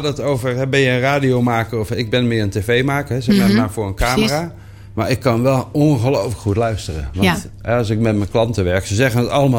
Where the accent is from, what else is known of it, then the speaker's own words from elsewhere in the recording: Amsterdam, North Holland, Netherlands; Amsterdam-Zuid. Hè? Kijk, jij komt uit Noord, ik kom uit Zuid.